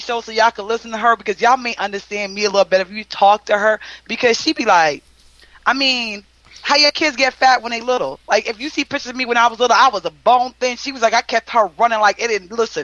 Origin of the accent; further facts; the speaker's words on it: Jamaica; I came from Jamaica.